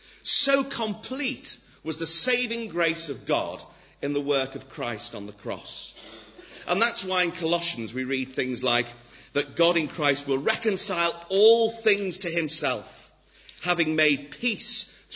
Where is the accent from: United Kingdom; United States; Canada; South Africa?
United Kingdom; England; It sounds a ridiculous doctrine to us because we're English